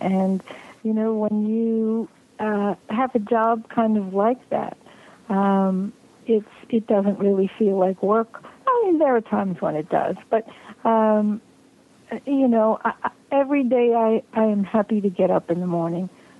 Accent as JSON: {"language": "English", "town": "New York City", "region": "New York", "country": "United States", "tie": "born or raised there"}